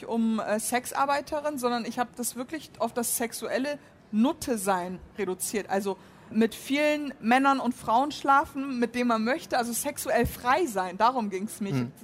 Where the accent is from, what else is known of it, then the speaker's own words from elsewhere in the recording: Germany; weil ich bin Deutsche und ich lebe hier.